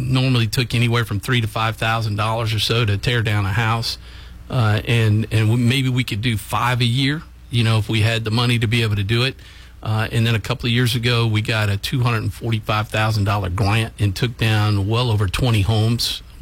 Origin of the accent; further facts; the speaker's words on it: Pineville, United States; from being born and raised in Pineville.